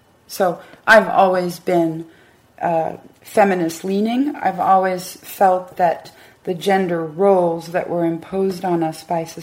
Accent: United States; I've lived in Syria a few times in my life, but born and raised in the U.S.

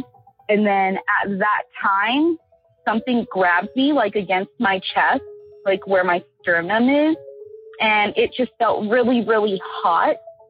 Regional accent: Miami, Florida, United States; now in Austin, United States; I'm from Austin, Texas. I have a few stories. I'm going to tell you one today. It started when we were really young. We're originally from Florida, Miami, Florida.

